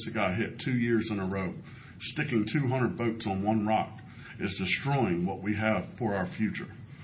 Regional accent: Whitestone, Virginia, United States; I'm from Whitestone, Virginia. I'm a commercial waterman.

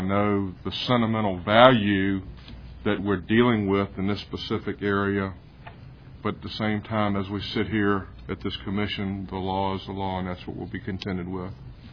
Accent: Virginia, United States; it's parochial in nature probably because I am from Isle of Wight County.

